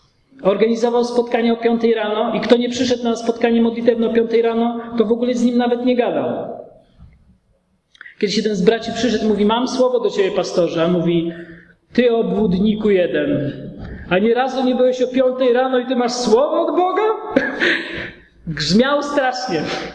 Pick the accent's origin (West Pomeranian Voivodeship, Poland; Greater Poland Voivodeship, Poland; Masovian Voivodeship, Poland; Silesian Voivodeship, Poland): Silesian Voivodeship, Poland; Cieszyn; ja się wychowałem w podobnym miasteczku jak to, w Kościele Zielonoświątkowym w Cieszynie